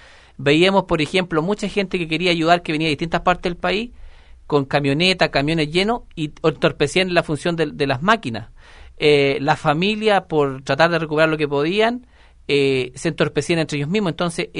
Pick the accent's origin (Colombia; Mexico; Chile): Chile; depende también de nosotros como chilenos